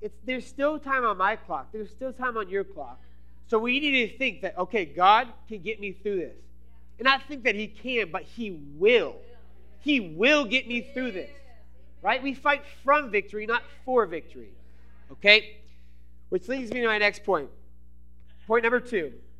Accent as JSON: {"language": "English", "region": "Maine", "country": "United States", "tie": "born or raised there", "moved": "as an adult", "said": "I was actually born and raised in Maine for my first 19 years of my life."}